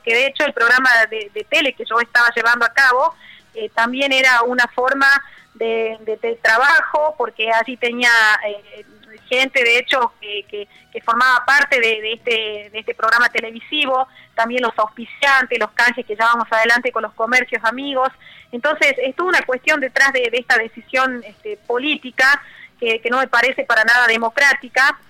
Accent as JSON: {"language": "Spanish", "town": "Rosario de Lerma", "region": "Salta", "country": "Argentina", "said": "he vivido acá en mi pueblo, Rosario de Lerma"}